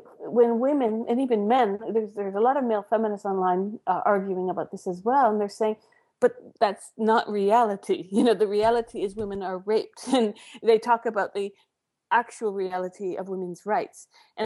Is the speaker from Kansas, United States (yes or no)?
yes; Kansas, United States; everything I had to fight against as a young gay kid growing up in Kansas.